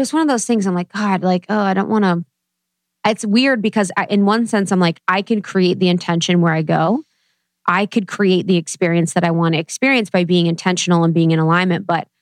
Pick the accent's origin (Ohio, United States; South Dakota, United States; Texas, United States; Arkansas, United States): Ohio, United States; born there; Where I was born in Ohio, you know, I'm sandwiched between like two really beautiful lines.